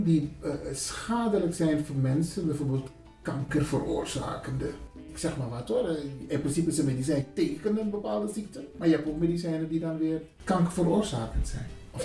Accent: Suriname; Wij zijn Surinamers en we gebruiken ook heel veel natuurkruiden, ossodriasis.

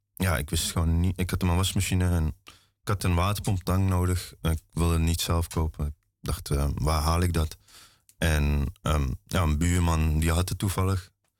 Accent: Apeldoorn, Gelderland, Netherlands; born there; also born or lived in Amsterdam; Amsterdam Noord, nooit gewoond. Ik kwam uit Slotervaart. Geboren in Apeldoorn

